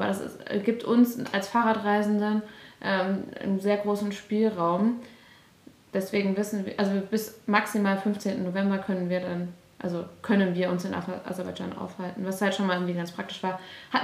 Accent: Germany; also wir sind ja aus Deutschland

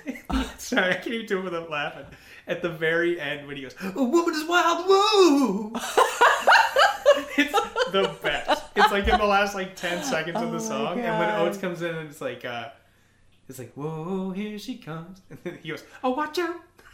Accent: Canada; Like, think us being Canadian.

